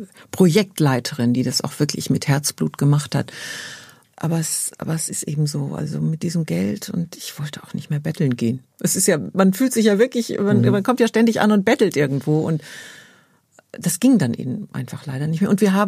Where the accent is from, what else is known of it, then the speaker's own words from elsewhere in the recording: Dortmund, North Rhine-Westphalia, Germany; ich komme ja aus Dortmund und das ist einfach genial.